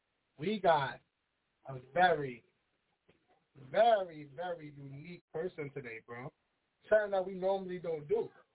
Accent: Bronx, New York, United States; growing up in the Bronx, there's not that many singers stepping out, you know, into the platform.

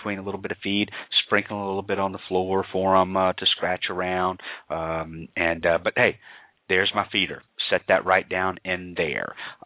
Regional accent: the South, United States; accent: southern; So I guess it's just my southern accent they're talking about in the chat room.

